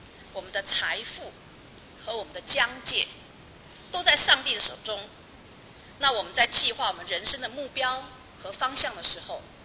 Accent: Taiwan; 我们台湾人说人有两只脚，钱有四只脚

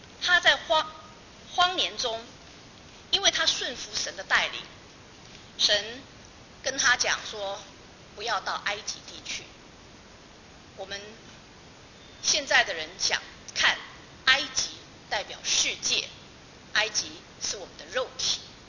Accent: Taiwan; 我们台湾人说人有两只脚，钱有四只脚

